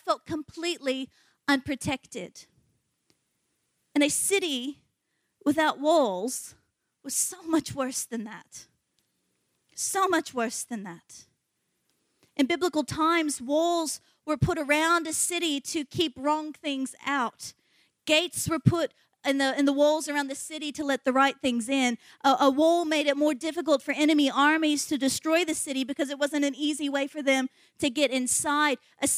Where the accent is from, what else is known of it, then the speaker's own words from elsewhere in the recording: United States; In this political climate, especially as an American, you say the word wall